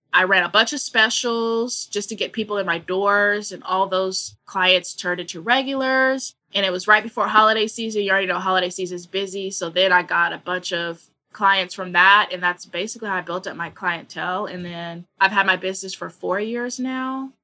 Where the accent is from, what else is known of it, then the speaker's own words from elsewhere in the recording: Kansas, United States; moved away as an adult; now in San Diego, United States; I had moved from Kansas, my home state, to San Diego, and I was working at Massage Envy as a receptionist.